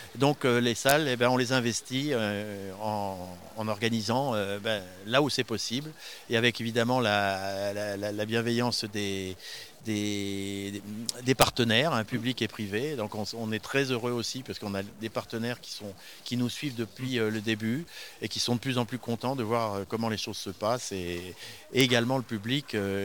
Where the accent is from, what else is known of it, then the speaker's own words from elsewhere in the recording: Grand Est, France; Moi, je suis alsacien d'origine, alors je suis un peu comme je veux.